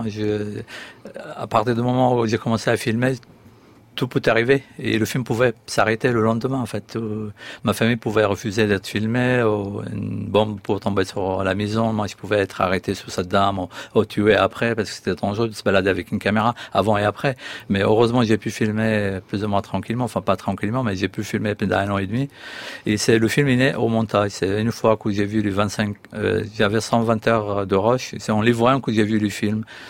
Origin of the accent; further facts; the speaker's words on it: Iraq; moved away; Moi, quand j'ai quitté l'Irak, mes sœurs portaient le mini-jupe.